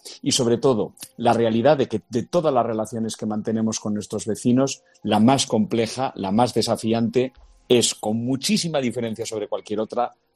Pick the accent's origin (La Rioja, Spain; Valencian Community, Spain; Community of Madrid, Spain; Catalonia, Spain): La Rioja, Spain; Logroño; además en mi pueblo, en Logroño